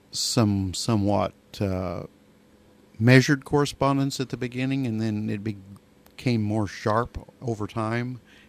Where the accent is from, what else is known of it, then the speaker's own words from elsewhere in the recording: Carterville, United States; law as a solo practitioner in my hometown for 28 years.